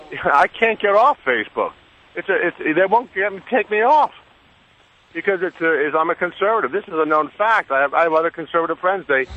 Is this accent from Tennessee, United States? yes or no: no; Atherton, California, United States; I part of my younger years, I grew up in Atherton, right next to Palo Alto.